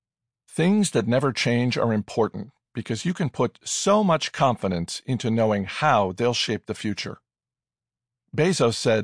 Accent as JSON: {"language": "English", "town": "Lake Tahoe", "region": "California", "country": "United States", "tie": "born or raised there", "said": "I grew up ski racing in Lake Tahoe. I was on the Squaw Valley ski team"}